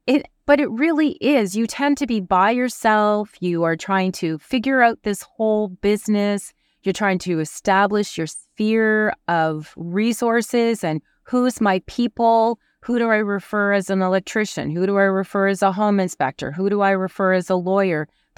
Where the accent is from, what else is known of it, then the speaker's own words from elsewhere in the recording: Ontario, Canada; I know I'm originally from Ontario